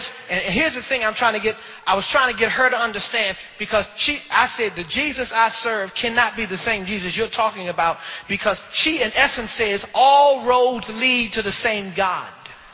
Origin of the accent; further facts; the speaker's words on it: Glenarden, Maryland, United States; I grew up in this church. I grew up in First Baptist Church here of Glen Arden.